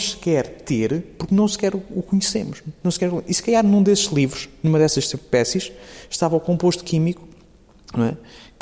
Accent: Évora, Portugal; eu sou do Alentejo de Évora, não é?

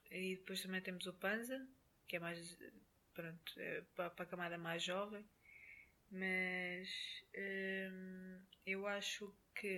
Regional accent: Maputo, Maputo City, Mozambique; also born or lived in Lisbon; now in Porto, Portugal; Eu também, quando saí de Maputo para Lisboa, também tive que me adaptar a esta nova realidade.

